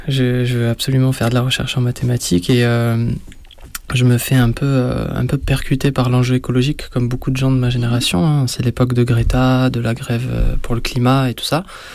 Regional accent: Toulouse, Occitanie, France; j'étais un des seuls qui était à Paris pour les études, parce que moi, je viens de Toulouse, hein, ma famille est là-bas.

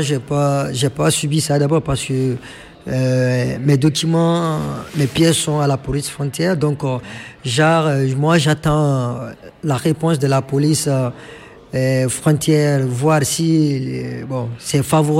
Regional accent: Mali; now in Paris, France; Je suis malien d'origine et de nationalité. Je suis à Paris depuis le mois de novembre

